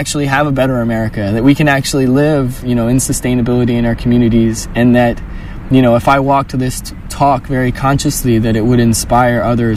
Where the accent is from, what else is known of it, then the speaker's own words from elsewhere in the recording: Silver Spring, Maryland, United States; I come from Silver Spring, Maryland, a suburb of D.C.